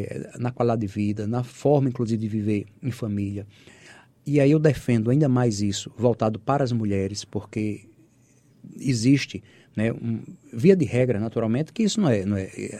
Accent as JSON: {"language": "Portuguese", "town": "Guarabira", "region": "Paraíba", "country": "Brazil", "said": "Vim do interior da Paraíba."}